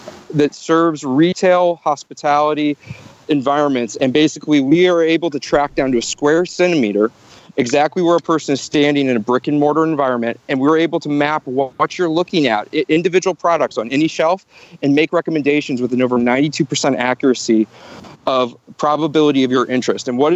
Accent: St. Louis, Missouri, United States; I'm originally from St. Louis

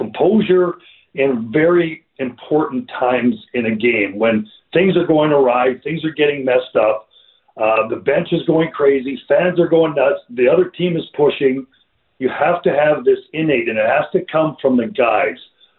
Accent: Edmonton, Alberta, Canada; I'm from Edmonton, so I was there in the city when it went down

